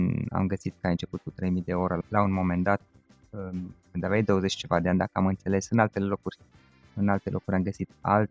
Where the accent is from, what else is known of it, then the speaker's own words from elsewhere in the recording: Cluj-Napoca, Cluj County, Romania; la Cluj, de unde sunt eu